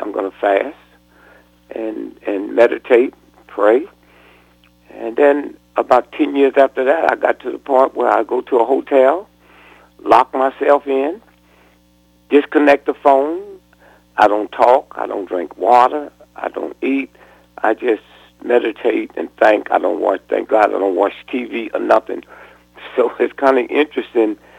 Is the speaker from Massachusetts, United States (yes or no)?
yes; Plymouth, Massachusetts, United States; I'm from Plymouth, Massachusetts. I lived there. I've been living there since 1973.